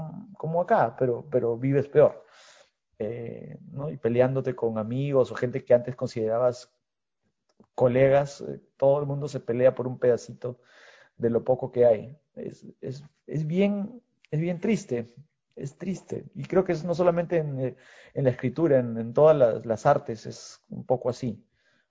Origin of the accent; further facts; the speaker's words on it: Peru; Antes yo era como, yo soy peruano y el Perú es lo mío y eso ya no me llama.